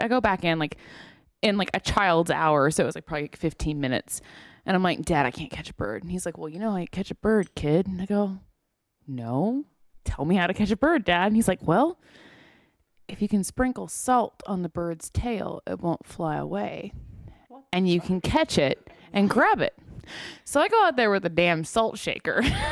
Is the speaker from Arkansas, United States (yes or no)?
yes; Arkansas, United States; Hey, I grew up in Arkansas, so this isn't like uncommon to like go out and like catch a wild animal kind of thing.